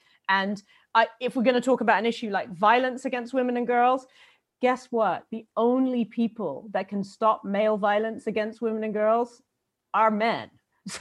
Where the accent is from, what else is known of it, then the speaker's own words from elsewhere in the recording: Malawi; born there; I mean, I was born in Malawi. That's my mother's country.